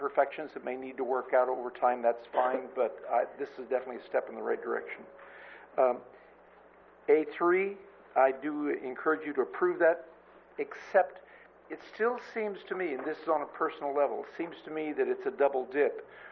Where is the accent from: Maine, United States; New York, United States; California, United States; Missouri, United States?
California, United States; Nipomo; I'm from Napomo also.